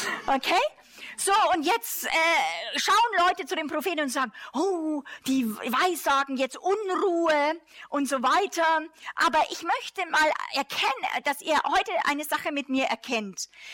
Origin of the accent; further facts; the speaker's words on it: Germany; Sind die Deutschen da? Wir hören das auch als Deutsche, weil wir sind nicht nur Privatpersonen, sondern Gott hat uns einen Platz in Nationen gegeben